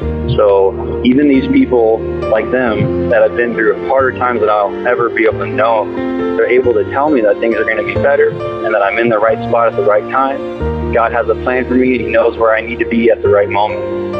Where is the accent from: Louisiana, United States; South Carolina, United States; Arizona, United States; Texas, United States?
Arizona, United States; Tucson; I'm from Tucson